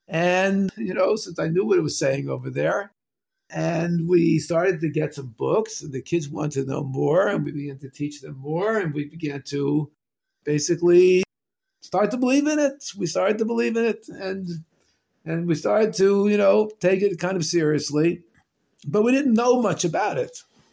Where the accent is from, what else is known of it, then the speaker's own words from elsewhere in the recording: Israel; English is a second language; it turned out that since I'm from Israel, I can read Hebrew.